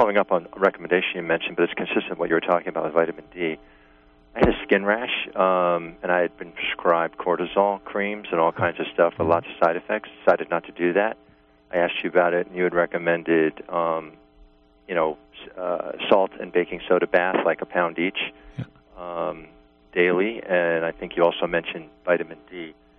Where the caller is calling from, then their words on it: New York, United States; I'm from New York.